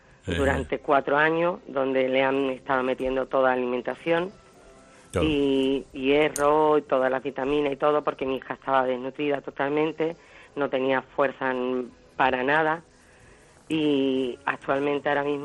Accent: Málaga, Andalusia, Spain; Nosotros somos de Málaga.

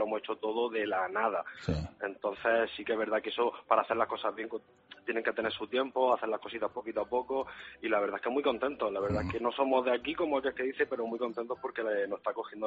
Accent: Almería, Andalusia, Spain; now in Madrid, Spain; como somos de Almería, también mucha verdura de Almería.

